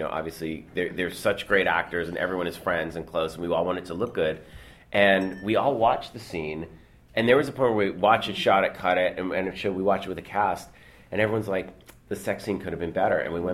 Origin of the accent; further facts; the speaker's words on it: Newton, Massachusetts, United States; kind of probably from where I grew up in Newton, Massachusetts, of that kind of over-sheltered, over-privileged, over-educated, kind of upper-middle-class kid